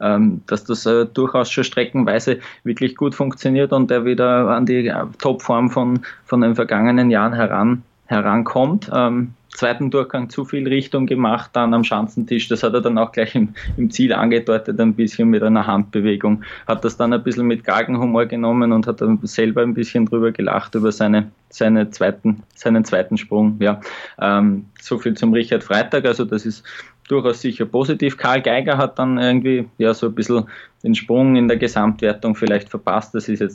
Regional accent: Austria; Also als Österreicher kann man da nur neidisch drauf schauen

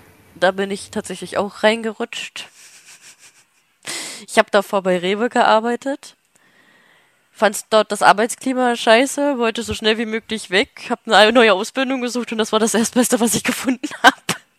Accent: Baden-Württemberg, Germany; Ich sag jetzt mal meine alte Heimatstadt, also nicht da, wo ich jetzt geboren wurde, sondern halt, wo ich die schönsten Erinnerungen, sag ich jetzt mal, habe, in Baden-Württemberg. Weil da gab's halt eine Kleinstadt

